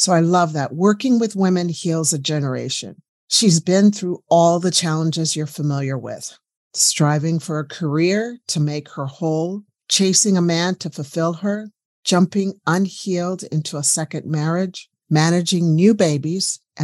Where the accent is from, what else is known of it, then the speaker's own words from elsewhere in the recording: Colorado, United States; now in New Zealand; which I'm from Colorado. I did all my medical training